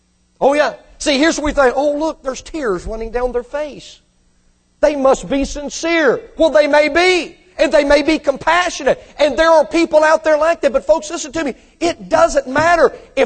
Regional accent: Mississippi, United States; hey, when we was raised in Mississippi, people in North Mississippi, we considered them Yankees.

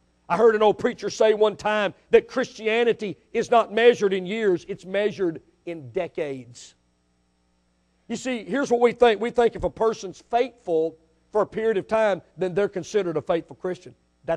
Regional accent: Jackson, Mississippi, United States; also born or lived in Greenville; When I was a junior in high school, we moved from Jackson, Mississippi, up to Greenville, Mississippi, right on the Mississippi River.

